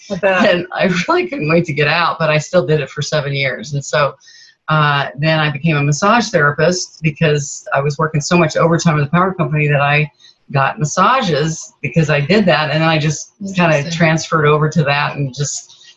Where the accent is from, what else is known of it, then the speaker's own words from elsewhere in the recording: Roanoke, Virginia, United States; moved away as an adult; Okay, well, I was raised in Virginia, Roanoke, Virginia, and that was when I graduated in 1974